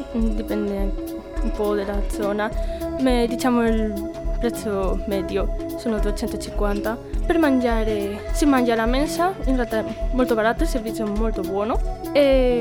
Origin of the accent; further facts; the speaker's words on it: Galicia, Spain; Italian is a second language; now in Cagliari, Italy; Vengo dalla Spagna, dell'Università di Vigo, alla Galizia.